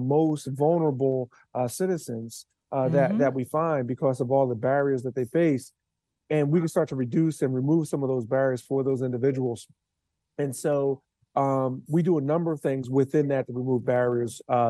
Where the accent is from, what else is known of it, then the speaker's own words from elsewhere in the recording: Philadelphia, Pennsylvania, United States; you can tell I'm from Philadelphia because you're referring to high school